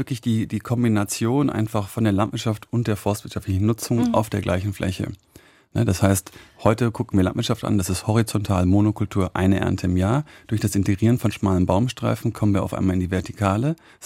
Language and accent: German; Madlitz, Brandenburg, Germany; Also ich meine, ich bin halt bei uns auf dem Betrieb groß geworden. Ne? Kurz nach der Wende war ich 8 und habe dann irgendwann meine komplette freie Zeit irgendwie in Madlitz verbracht